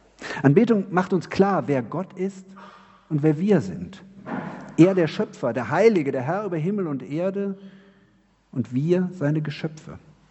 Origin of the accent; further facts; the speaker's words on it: Cologne, North Rhine-Westphalia, Germany; Es war 1984, da war ich 16 Jahre alt, haben wir mit dem CVJM Köln, ich komme aus Köln